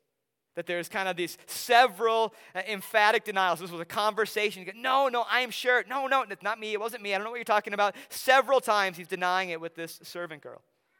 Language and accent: English; Wisconsin, United States; oh, I'm from Wisconsin.